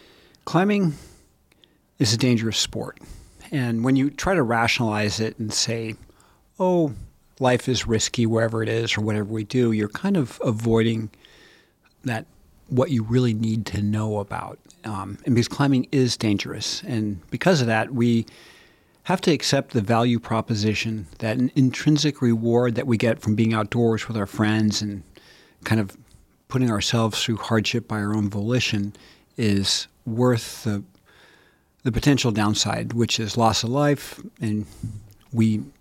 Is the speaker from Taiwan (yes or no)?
no; Bozeman, Montana, United States; I'm from Bozeman, Montana.